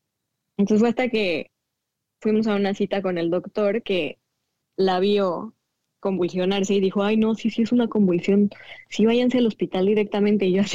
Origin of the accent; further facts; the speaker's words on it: State of Mexico, Mexico; moved away as an adult; now in United States; Yo soy de la Ciudad de México. Bueno, realmente no es la Ciudad de México, es como Estado de México, pero está pegada. Es en la zona de satélite. Ahí nací, ahí crecí y llevo aquí en Estados Unidos 10 años ya.